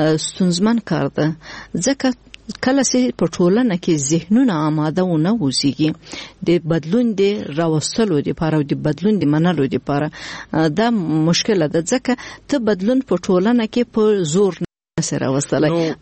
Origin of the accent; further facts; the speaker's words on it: Afghanistan; مثلا که موږ په خپل کور افغانستان کې لوی فابریکې درلوده